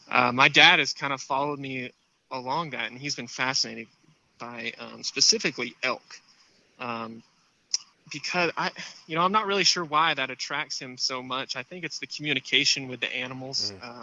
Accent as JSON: {"language": "English", "town": "Key West", "region": "Florida", "country": "United States", "tie": "born or raised there", "said": "I grew up in the Florida Keys in Key West, where my dad was a fishing guide for about 15 years"}